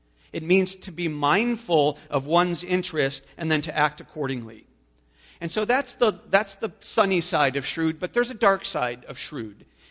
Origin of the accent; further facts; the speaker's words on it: Chicago, Illinois, United States; We're from Chicago, and where we're from Cook County, Chicago.